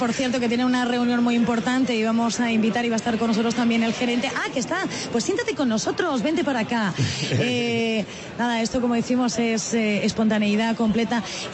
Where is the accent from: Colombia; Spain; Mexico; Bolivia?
Spain; ¿Te imaginabas que los españoles íbamos a ser tan calentitos como los dominicanos?